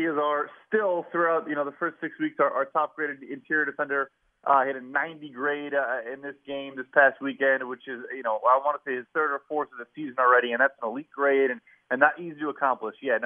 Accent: Chicago, Illinois, United States; I mean, for example, I'm from Chicago

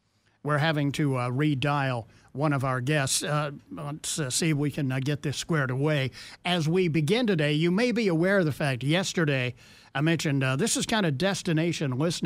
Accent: United States; I grew up in America, as you just alluded

